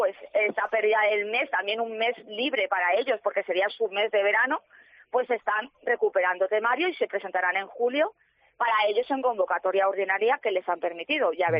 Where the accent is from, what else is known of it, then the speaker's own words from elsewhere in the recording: Paiporta, Valencian Community, Spain; Sí, nosotros somos de Paiporta.